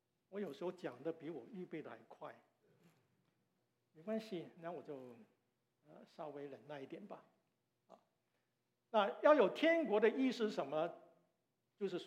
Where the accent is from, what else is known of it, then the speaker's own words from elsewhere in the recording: Hong Kong; 虽然我在香港长大，我也念中国历史